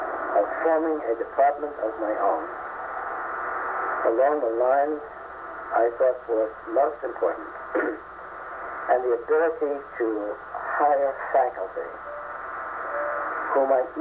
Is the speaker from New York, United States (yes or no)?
yes; New York, United States; I was raised on Long Island.